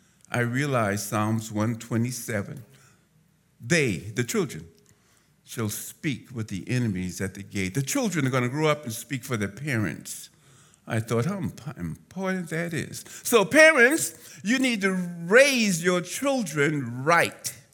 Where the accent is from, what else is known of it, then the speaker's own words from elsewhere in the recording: Charleston, South Carolina, United States; I'm from Charleston, South Carolina. Right. So, you may hear an accent that'll come out, like the people from the island, man. That's just the way we talk.